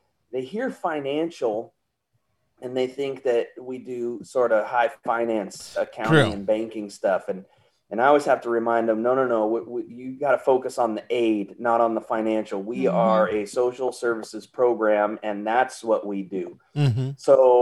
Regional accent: Sacramento, California, United States; So I moved back to Sacramento, which is where I grew up in the Sacramento region.

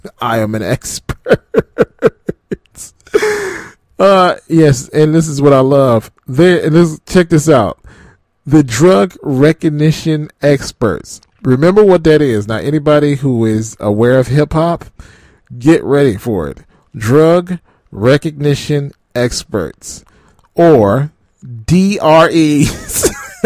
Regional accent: Michigan, United States; So in my home state of Michigan, they decided to create roadside drug testing.

